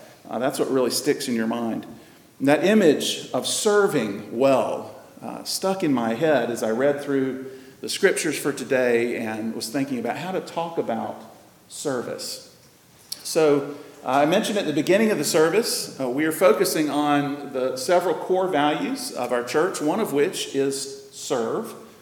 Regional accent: Greenville, South Carolina, United States; as we used to call it growing up in Greenville, Carolina.

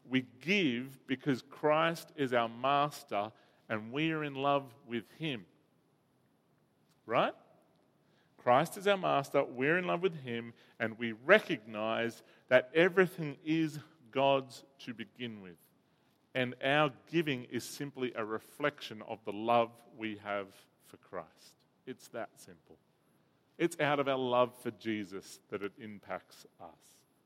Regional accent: Bega, New South Wales, Australia; born there; I was born in Bega. It might be Bega English.

